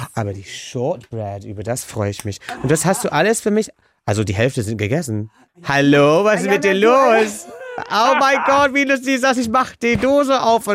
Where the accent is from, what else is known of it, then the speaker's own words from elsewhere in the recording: England, United Kingdom; German is a second language; dass Diana gestorben ist, war für uns alle als Engländer ganz, ganz schlimm.